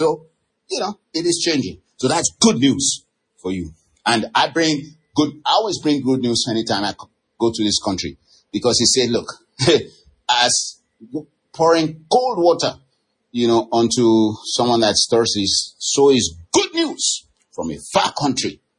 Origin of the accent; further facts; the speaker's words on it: Nigeria; And I'm a Nigerian, and I'm coming to my own home country.